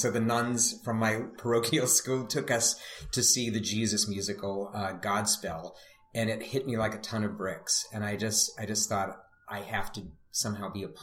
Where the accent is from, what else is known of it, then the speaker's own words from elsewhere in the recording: Pittsburgh, Pennsylvania, United States; I grew up in Pittsburgh, and each scene took place in a different locale, different neighborhood of my hometown